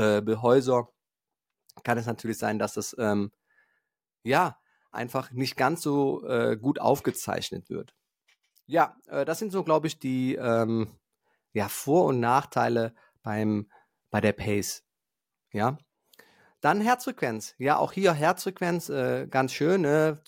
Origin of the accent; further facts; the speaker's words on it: Eifel, Germany; ich komme aus der Eifel und meine kleine Strecke, wenn ich die hier laufen gehe, also meine 5 Kilometer, hat schon 300 Höhenmeter.